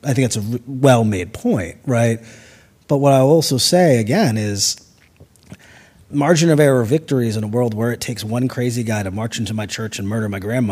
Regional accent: Cleveland, Ohio, United States; I'm from the Midwest in Cleveland.

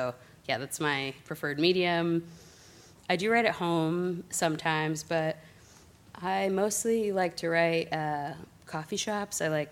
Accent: New Jersey, United States; I'm from New Jersey, so obviously I have a little bit of a bias there.

